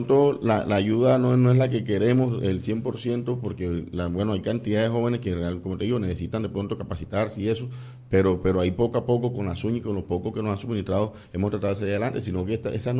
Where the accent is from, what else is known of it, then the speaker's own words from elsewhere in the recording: Barranquilla, Atlántico, Colombia; Amamos nuestra ciudad, porque si somos barranquilleros